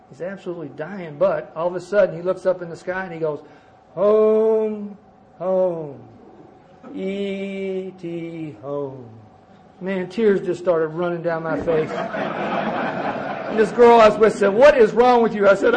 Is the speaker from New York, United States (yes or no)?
no; Kentucky, United States; My God, they'll find out I'm from Kentucky sooner or later, you know.